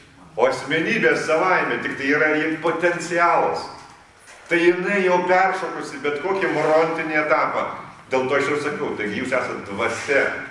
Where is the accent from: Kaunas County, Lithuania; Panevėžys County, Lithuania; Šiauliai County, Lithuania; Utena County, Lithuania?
Utena County, Lithuania; Utena; moved away as an adult; now in Vilnius, Lithuania; aš čia esu Kaune, bet mano vaikystė yra Utenoje. Aš sakau, iš pat Utenas. Bet aš jau gyvenu Vilniuje nuo mokyklos baigimo laikų, kai atvažiavau studijuoti. Tai va, tai tas pradžios taškas man yra Utena.